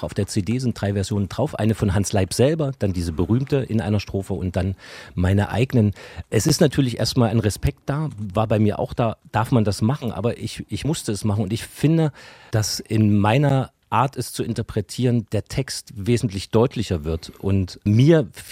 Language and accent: German; Leipzig, Saxony, Germany; now in Hamburg, Germany; ich bin ja eigentlich Leipziger, wohne aber jetzt schon sehr lange in Hamburg und fahre auch ganz gerne mal weg.